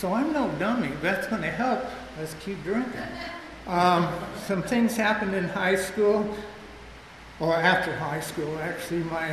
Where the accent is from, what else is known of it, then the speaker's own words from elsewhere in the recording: Long Beach, California, United States; I was born and raised in Long Beach, and my parents were Mormons, of all things.